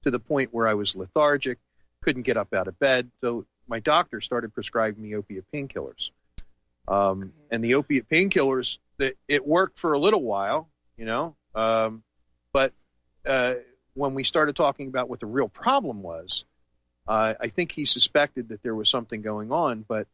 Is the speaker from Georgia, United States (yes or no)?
no; New Jersey, United States; I grew up in New Jersey, traveling back and forth between New Jersey and Vermont when I was a child, and Connecticut was, you know, not far.